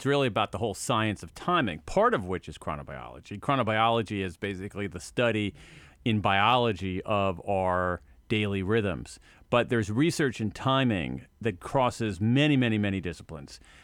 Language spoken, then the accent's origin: English; Ohio, United States; the town that I grew up in Central Ohio, I could walk to a lovely public library.